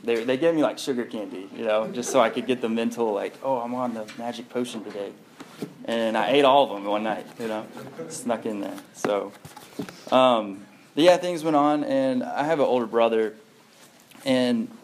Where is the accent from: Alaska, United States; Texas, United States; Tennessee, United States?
Texas, United States; I'm from Texas. … like the drug dealer guy.